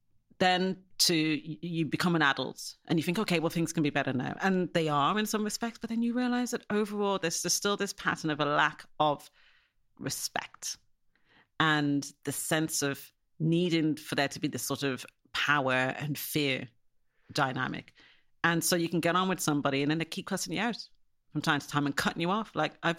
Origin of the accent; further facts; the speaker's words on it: Ireland; And when you were black kids growing up in Ireland, and people know that something isn't quite right at home, it's just kind of adding to all the things that sort of make you weird.